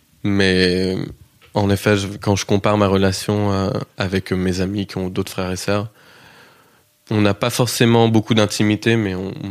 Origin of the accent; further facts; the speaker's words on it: Kansas, United States; accent: Kansas; Ça vient du Kansas. J'ai un accent qui est assez inidentifiable en vrai, parce que beaucoup de gens ont du mal à le situer, à le placer.